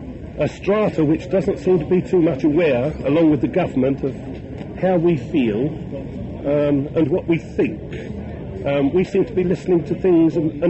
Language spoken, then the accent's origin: English; Edmonton, London, United Kingdom; born there; Although, strictly speaking, I'm not a Cockney, insofar as I was born in Edmonton, North London, close to where I live now, my father's family originates in the Lambeth and Peckham Rye area